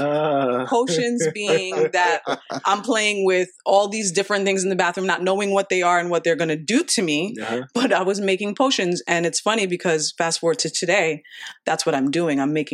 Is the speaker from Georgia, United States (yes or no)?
no; New York, United States; I'm from New York, native New Yorker. Queens to Long Island. Still here in Long Island, unfortunately.